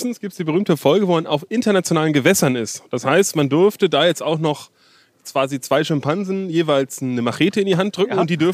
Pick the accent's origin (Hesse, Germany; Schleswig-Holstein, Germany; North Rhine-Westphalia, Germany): Schleswig-Holstein, Germany; zufällig waren das durch Leute aus Dithmarschen, weil sie reden genau so wie da, wo ich herkomme.